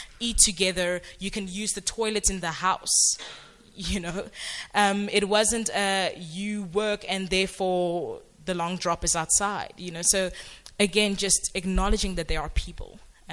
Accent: Klerksdorp, North West, South Africa; I grew up in Klerksdorp and I went to Afrikaans primary school, high school, so most of my friends are white.

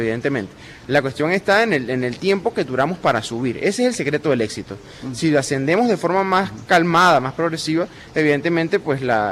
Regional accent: Guanare, Portuguesa, Venezuela; now in Mérida, Venezuela; Sí, señor, yo soy de Guanare.

